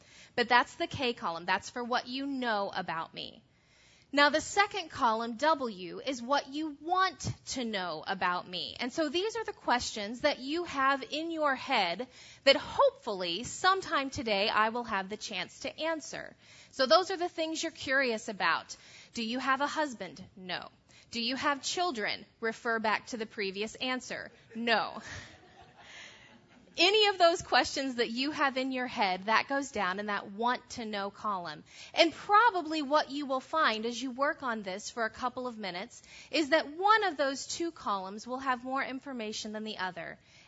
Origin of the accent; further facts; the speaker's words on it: Indiana, United States; I'm from Indiana. Yep, I'm a Hoosier through and through.